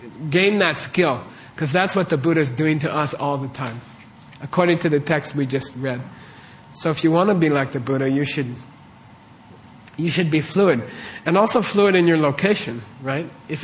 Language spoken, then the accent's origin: English; Manhattan, New York, United States; I'm American, you know?